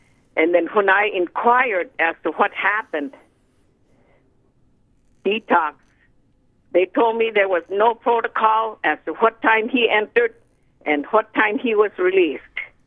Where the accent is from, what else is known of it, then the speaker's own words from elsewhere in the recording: Barrow, Alaska, United States; And here I'm from a village. I'm from Barrow.